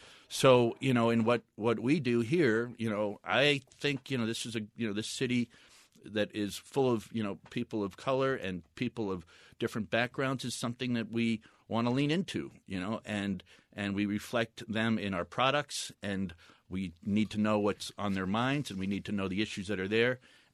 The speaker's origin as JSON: {"language": "English", "town": "Long Island", "region": "New York", "country": "United States", "tie": "born or raised there", "said": "you asked earlier about my growing up in Long Island"}